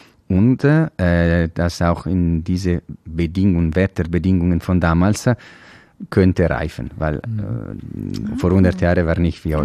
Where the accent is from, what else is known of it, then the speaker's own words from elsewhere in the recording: Ticino, Switzerland; Also Merlot ist für uns in Tessin eine sehr wichtige Traubensorte